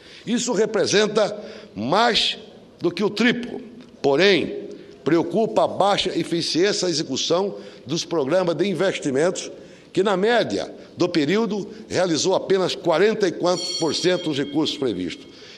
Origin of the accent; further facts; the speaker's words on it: Várzea Grande, Mato Grosso, Brazil; Várzea Grande, que é a minha cidade natal, onde tive a primazia de ser prefeito por 3 mandatos